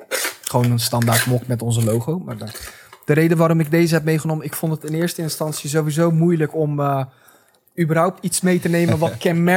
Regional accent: Turkey; Dus als ik mezelf opstel als, oh, maar ik ben wel een Turk, hè?

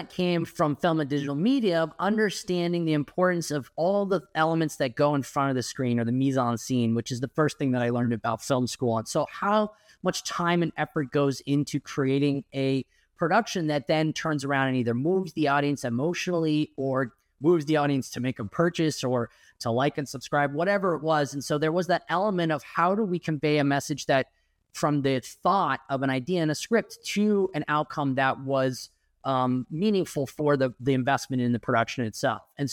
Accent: Houston, Texas, United States; born there; which is why I was born in Houston.

